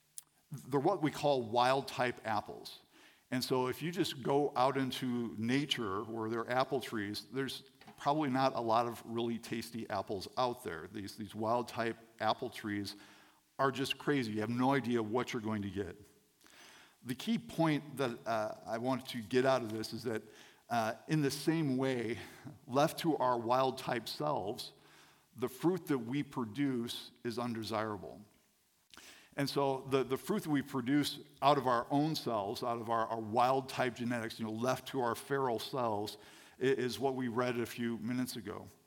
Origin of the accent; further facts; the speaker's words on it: Saranac, Michigan, United States; I grew up in Saranac, Michigan. As I said before, population 2,000 people, 5,000 cows. And that tells you pretty much everything you need to know about Saranac, Michigan. I grew up on a farm, but it wasn't a dairy farm.